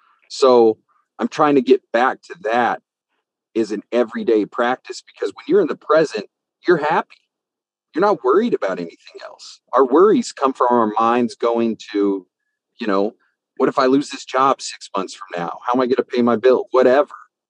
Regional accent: Missoula, Montana, United States; born there; also born or lived in Las Vegas; I was born in Missoula, Montana, in a college town. I think now there's 125,000 people there. It's not very big.

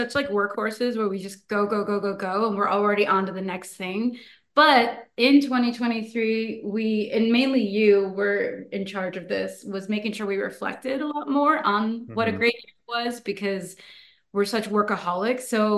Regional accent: Connecticut, United States; now in Los Angeles, United States; I'm from Connecticut and he's from Vegas. We've been living in LA for many years now.

